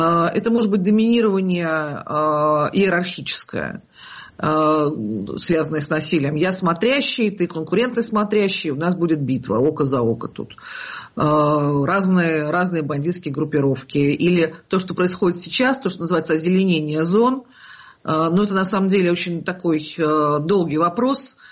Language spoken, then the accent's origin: Russian; Lyubertsy, Moscow Oblast, Russia; Я не знаю, я вот выросла в Люберцах, и у нас это все было.